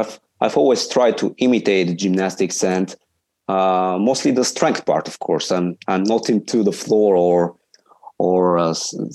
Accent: Sofia, Sofia City, Bulgaria; from Bulgaria, Sofia. I'm currently 22 years old

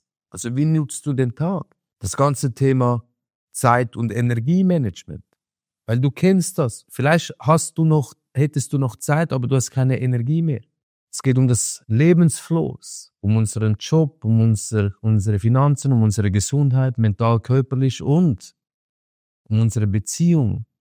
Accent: Switzerland; ich bin aus der Schweiz

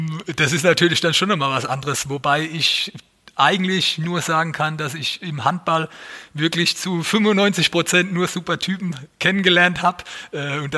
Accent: Mannheim, Baden-Württemberg, Germany; born there; für mich als Mannheimer, als geborener Mannheimer auch eine super Sache gewesen

